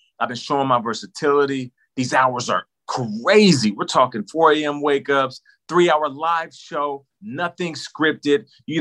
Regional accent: Scottsdale, Arizona, United States; I was in Scottsdale, Arizona. I am from Scottsdale, Arizona to LA doing Total Access.

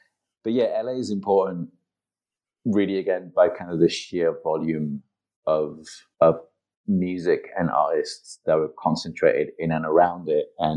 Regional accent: France; English is a second language; moved away as an adult; also born or lived in Italy / England / Japan; I was born and raised in Europe, in France and in Italy. I went to university in England. I lived in England for a while. Then I lived in Japan for a while. Then moved back to Europe. Then I traveled all around Europe.

